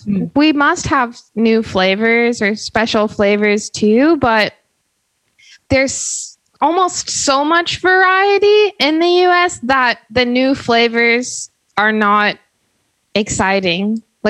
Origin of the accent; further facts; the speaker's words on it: Ohio, United States; I'm from Ohio, but I went to university in Tennessee near Chattanooga.